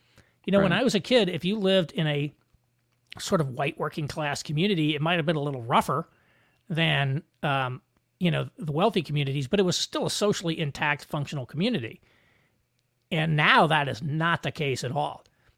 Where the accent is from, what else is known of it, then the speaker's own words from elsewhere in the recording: Indiana, United States; Where I grew up in Southern Indiana, my church operates sort of a halfway house type thing for ex-offenders.